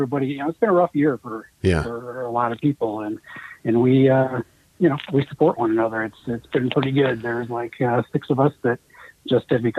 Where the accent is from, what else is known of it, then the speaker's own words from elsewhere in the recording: Michigan, United States; No, I don't. I was born and raised in Michigan. And so, we don't have mountains. We have kind of hills. I moved out here for work.